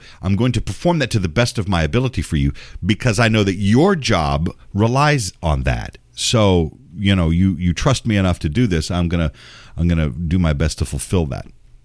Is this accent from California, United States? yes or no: no; San Antonio, Texas, United States; now in Memphis, United States; I live here in Memphis, right? And somebody will say, well, hey, where are you from? I said, well, I grew up in Texas. Oh, Texas. Oh, wow. Whereabouts? I said, San Antonio.